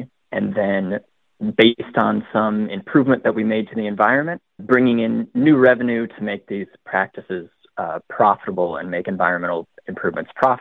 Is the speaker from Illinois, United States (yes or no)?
yes; Monticello, Illinois, United States; now in Madison, United States; I was born and raised in Illinois before I say that I currently live in Madison, Wisconsin. So I'm originally from Monticello